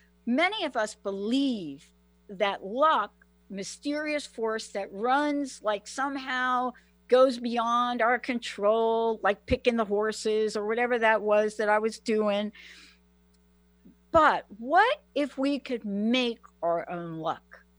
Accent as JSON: {"language": "English", "region": "New York", "country": "United States", "said": "I'm from New York."}